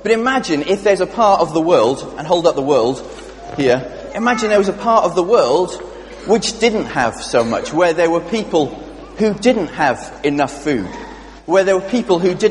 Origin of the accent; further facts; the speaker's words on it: Wales, United Kingdom; Just dropping that one there as a Welshman.